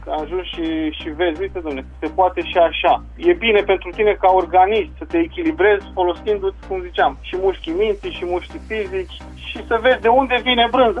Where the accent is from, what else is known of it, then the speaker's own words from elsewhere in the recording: Romania; eu am crescut la țară, mai fiu din București, dar am crescut lângă București, într-un sat.